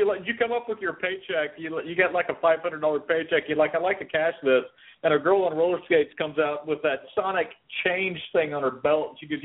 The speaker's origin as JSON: {"language": "English", "region": "Texas", "country": "United States", "tie": "born or raised there", "said": "So, like, you know, I grew up in Texas. It gets cold there."}